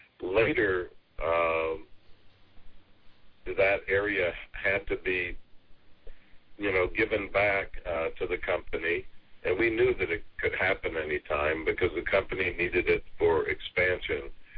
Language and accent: English; Arizona, United States; I grew up in Arizona. When I was 9, I lived in a subdivision house that used to be a grapefruit orchard